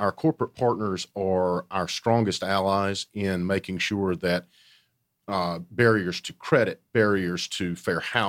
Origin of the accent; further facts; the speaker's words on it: South Carolina, United States; now in Atlanta, United States; No, I grew up in South Carolina, came to Atlanta about 9 years ago.